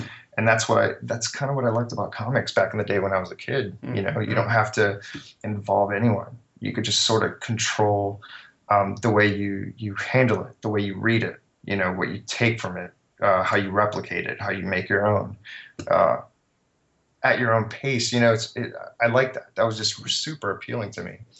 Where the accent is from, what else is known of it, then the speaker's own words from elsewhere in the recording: Miami, Florida, United States; And I was raised in Miami, and I wanted to get out of Miami, Florida.